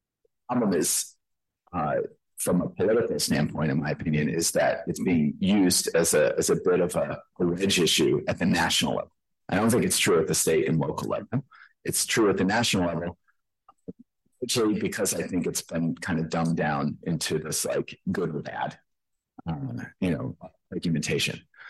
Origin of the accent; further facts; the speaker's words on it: Massachusetts, United States; So I'm from Massachusetts